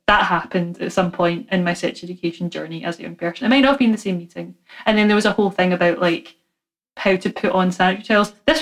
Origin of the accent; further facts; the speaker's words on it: Scotland, United Kingdom; it's interesting for me and Emma because we're both Scottish, but enough of an age gap that there might have been a bit of difference.